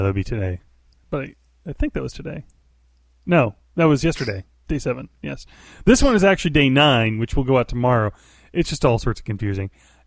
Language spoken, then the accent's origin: English; United States; Being as I'm American, that's the only name I know.